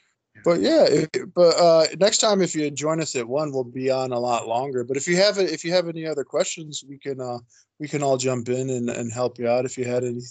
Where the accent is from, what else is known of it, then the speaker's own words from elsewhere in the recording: United States; I'm an American host on a UK thing